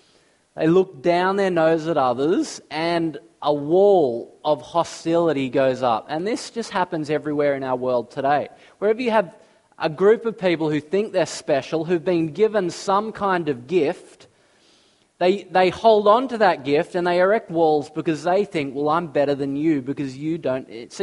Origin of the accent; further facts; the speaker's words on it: Australia; you're not from Australia, I am from Australia.